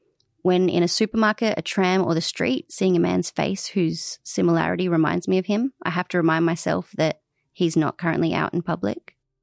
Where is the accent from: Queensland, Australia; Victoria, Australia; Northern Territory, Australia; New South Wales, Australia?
Northern Territory, Australia; Alice Springs; moved away as an adult; also born or lived in Adelaide; I grew up in Adelaide first and then Alice Springs.